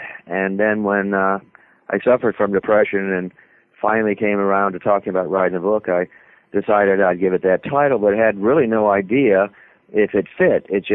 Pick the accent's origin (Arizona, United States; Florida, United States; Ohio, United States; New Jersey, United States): Florida, United States; Miami; I'm from Miami, Tallahassee, Florida State, and then been here since about early 1970s